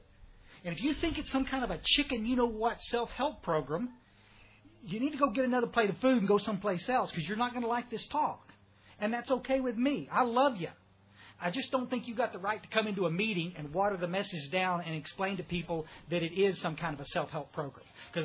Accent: Texas, United States; also born or lived in Odessa, Texas; I was born out in West Texas, out oil field trash, and we moved to the hill country

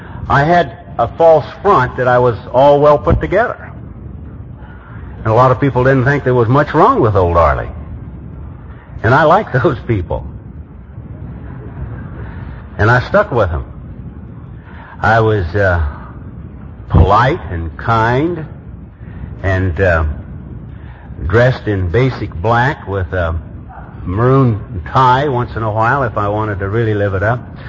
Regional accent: Memphis, Tennessee, United States; raising my hand and identifying myself and saying that I'm from Memphis, Tennessee.

